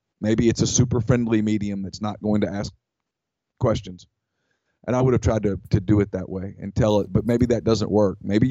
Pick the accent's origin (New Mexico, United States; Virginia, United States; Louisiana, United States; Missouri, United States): Louisiana, United States; Ruston; I grew up in Ruston, Louisiana.